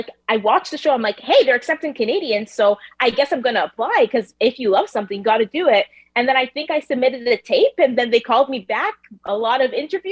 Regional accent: Kenya; I lied and told everyone I was going to Kenya because I'm from Kenya.

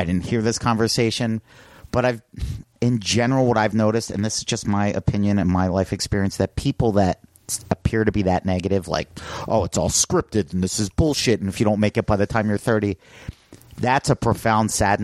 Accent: Pennsylvania, United States; Suburbs of Philly.

